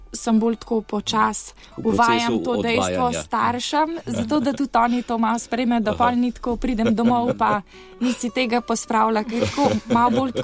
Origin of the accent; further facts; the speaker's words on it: Logatec, Inner Carniola–Karst, Slovenia; also born or lived in France; sicer sem iz Logatca, ampak sem imela tak urnik na faksu, da drugače ni šlo